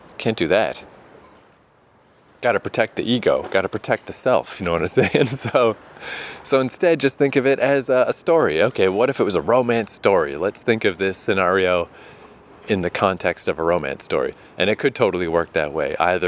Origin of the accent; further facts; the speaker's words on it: Canada; I'm Canadian, I'll be all right.